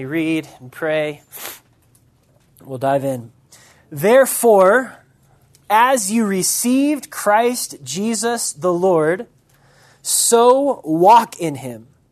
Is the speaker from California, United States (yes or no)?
yes; Carpinteria, California, United States; I'm from Carpinteria. Had any of you guys ever heard that word before?